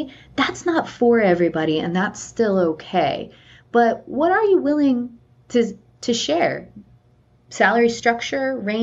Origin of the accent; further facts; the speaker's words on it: Florida, United States; You know, so I grew up in South Florida and we have gators like everywhere, right?